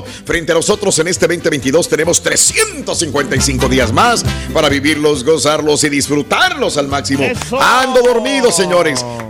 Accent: Mexico; a uno como latino, como mexicano

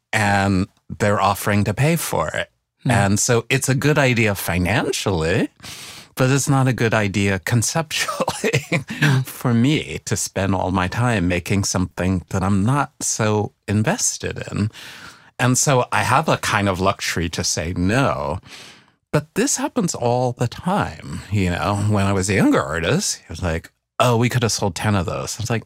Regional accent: New York City, New York, United States; It's like, because I grew up in the South Bronx. How scary could Fort Greene be?

